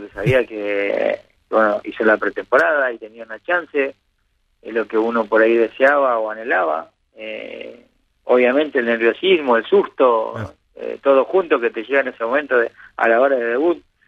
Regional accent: Monte Carlo, Misiones, Argentina; empecé en un club de barrio, en mi pueblo, en Huracán de Monte Carlo.

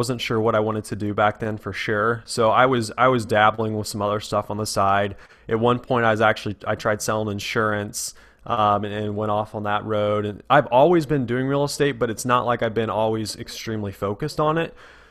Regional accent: Midwest, United States; So it is in my hometown. You know, I live in a town in the Midwest, about 40,000 people.

